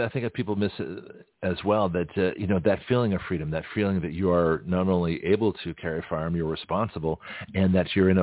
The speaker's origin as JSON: {"language": "English", "region": "California", "country": "United States", "said": "I said, look, I'm new here. I'm from California."}